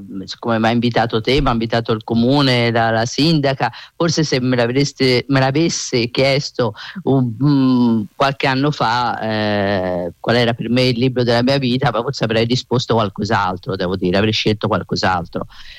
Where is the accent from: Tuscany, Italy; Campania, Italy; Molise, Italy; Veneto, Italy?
Tuscany, Italy; Scandicci; sono nata a Scandicci, e questi due libri rappresentano l'infanzia e l'adolescenza, e questa mia infanzia e adolescenza, la mia infanzia e adolescenza l'ho vissuta a Scandicci